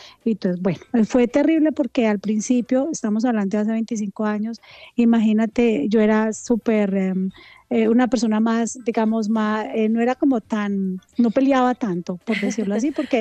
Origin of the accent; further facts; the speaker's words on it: Colombia; moved away as an adult; now in United Kingdom; me sentía súper lejos de mi país, añoraba muchísimo a Colombia por pues dificultades en mi país, pues no pude estar allá, decidimos viajar al Reino Unido